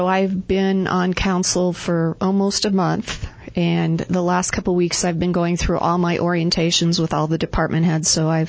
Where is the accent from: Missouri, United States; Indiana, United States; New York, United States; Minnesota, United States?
Indiana, United States; Originally, I'm from Indiana, and I most recently came from Laguna Woods, which is by Irvine in California